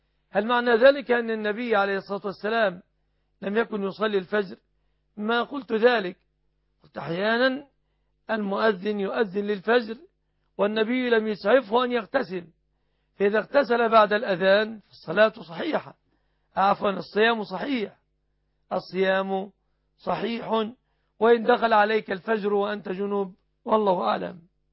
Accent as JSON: {"language": "Arabic", "country": "Egypt", "said": "بلادنا مصر"}